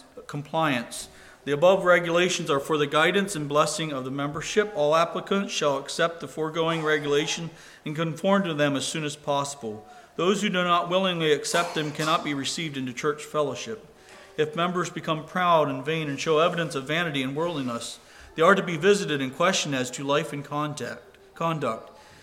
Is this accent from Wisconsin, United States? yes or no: no; Ohio, United States; I grew up in a in the Ohio Whistler setting.